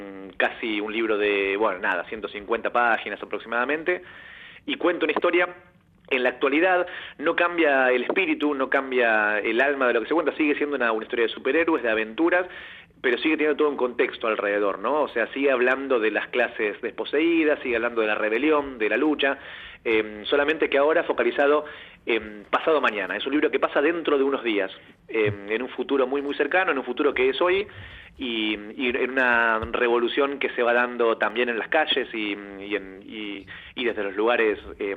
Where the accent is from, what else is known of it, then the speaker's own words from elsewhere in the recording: Hondarribia, Basque Country, Spain; Yo soy vasco de la zona de Fuenterrabía.